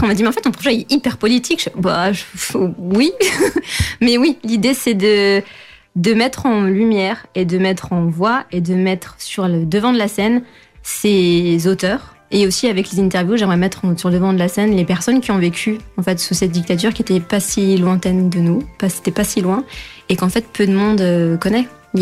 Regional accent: Lyon, Auvergne-Rhône-Alpes, France; À l'Université de Lyon, puisque on est lyonnais.

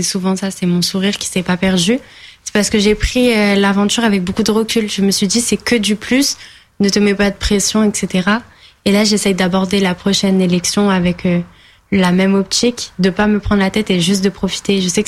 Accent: Lieusaint, Île-de-France, France; J'ai grandi à Lieusaint.

